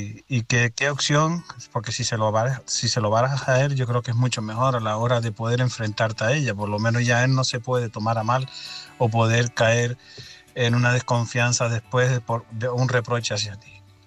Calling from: Tenerife, Canary Islands, Spain; de Tenerife.

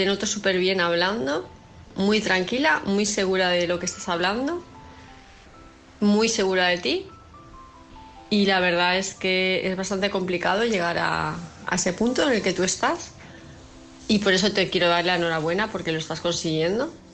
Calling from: Palma de Mallorca, Balearic Islands, Spain; de Palma de Mallorca

